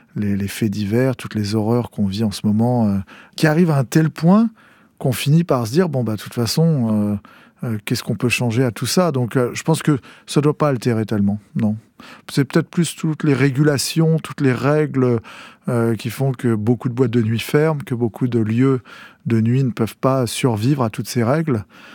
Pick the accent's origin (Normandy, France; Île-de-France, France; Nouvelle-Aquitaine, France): Île-de-France, France; Montreuil; born there; Oui, alors je suis né à Montreuil, puisque ma maman avait l'habitude de cette clinique. Je suis né le 6 mai 68.